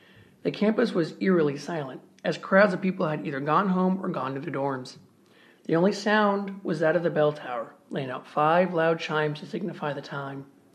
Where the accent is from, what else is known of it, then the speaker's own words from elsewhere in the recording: California, United States; I was born and raised in the San Lorenzo Valley, which is a mere 20 minutes from UCSC.